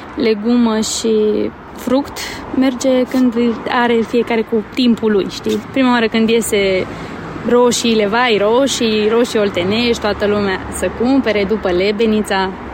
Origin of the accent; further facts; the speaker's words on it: Becheș, Dolj, Romania; Venim din Becheș, județul Dolj.